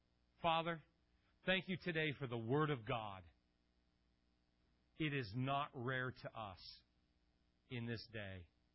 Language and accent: English; Port Huron, Michigan, United States; And we're like, hey, we're from Port Huron.